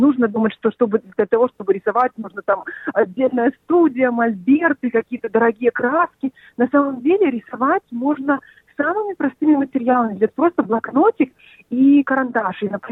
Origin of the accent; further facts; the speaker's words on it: Belarus; moved away as an adult; now in Australia; Я приехала из Беларуси. Мы уже живем 15 лет в Австралии. Приехали в 2008 году.